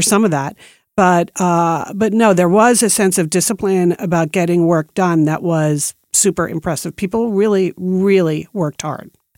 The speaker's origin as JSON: {"language": "English", "region": "East Coast", "country": "United States", "tie": "born or raised there", "lives_now": "Beaverton, United States", "said": "I grew up on the East Coast, and when I moved to Nike, I was moving from New York City to Beaverton, Oregon."}